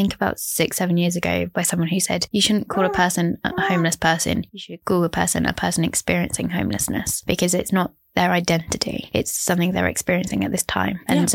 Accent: Amersham, South East England, United Kingdom; Because I was born in one part of the UK. I spent 14 years growing up in Amersham in Buckinghamshire. And then I've moved around a lot since then for university and stuff.

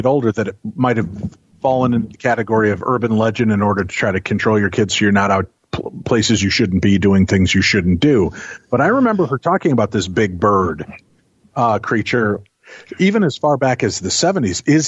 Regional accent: Medinah, Illinois, United States; Now, I grew up in the Chicagoland area, 22 miles west in a town called Medina.

